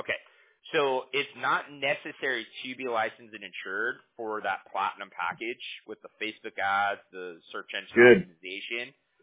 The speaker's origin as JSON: {"language": "English", "town": "Huntington Beach", "region": "California", "country": "United States", "tie": "born or raised there", "said": "No, I'm from Huntington Beach. My mom's from Tennessee, and my dad's from Colorado, like the Denver area. But born and raised out here."}